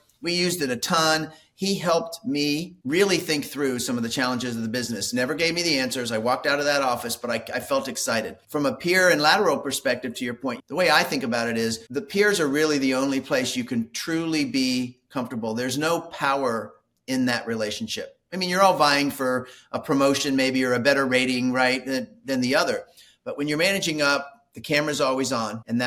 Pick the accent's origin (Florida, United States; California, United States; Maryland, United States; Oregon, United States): Florida, United States; literally born and raised in Florida